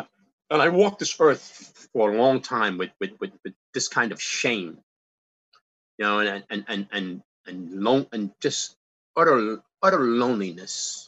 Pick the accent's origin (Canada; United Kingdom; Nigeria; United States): United States; Brooklyn, New York; I grew up in Brooklyn. I was the youngest of six kids.